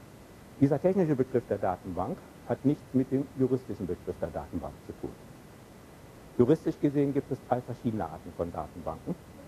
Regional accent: Bielefeld, North Rhine-Westphalia, Germany; In Bielefeld ist ja, wo ich herkomme, das ist ja so eine Stadt, die so ein bisschen rundlich ist, von der Größe her durchaus mit München vergleichbar, nur nicht von der Einwohnerzahl her, also ein paar weniger.

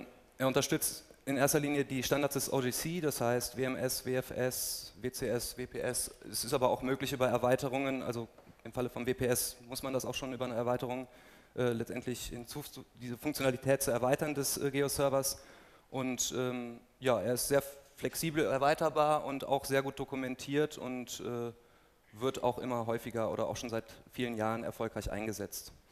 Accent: Bonn, North Rhine-Westphalia, Germany; ich bin gebürtiger Bonner, das heißt, diese Konferenz ist im Grunde ein Heimspiel auch für mich.

